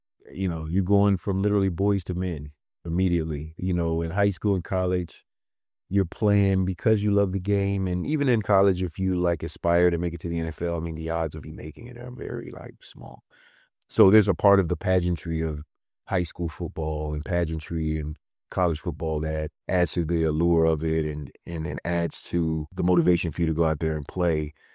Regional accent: Knoxville, Tennessee, United States; They were about an hour and 45 minutes away from my hometown in Knoxville, Tennessee.

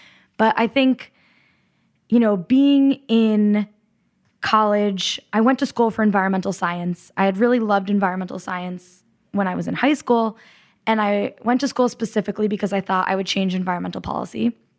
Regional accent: Hartford, Connecticut, United States; I grew up outside Hartford, Connecticut.

